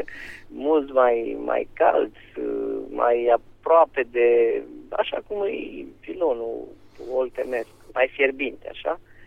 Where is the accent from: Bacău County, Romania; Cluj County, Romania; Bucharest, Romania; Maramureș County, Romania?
Cluj County, Romania; Cluj-Napoca; pentru că suntem clujeni amândoi